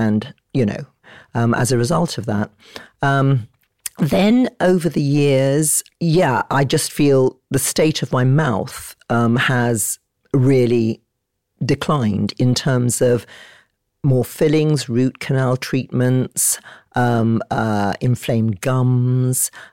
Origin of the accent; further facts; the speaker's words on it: Nigeria; moved away; I grew up in Nigeria